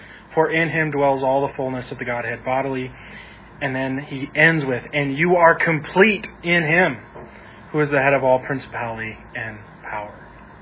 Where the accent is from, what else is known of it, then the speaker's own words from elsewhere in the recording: Utah, United States; I grew up in Utah that it was arms folded.